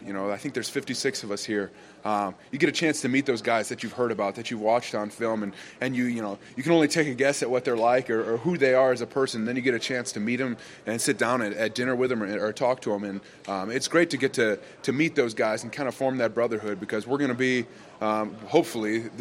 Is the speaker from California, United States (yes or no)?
no; Sharon, Wisconsin, United States; I'm getting calls from people back in my hometown, you know, in Sharon, Wisconsin.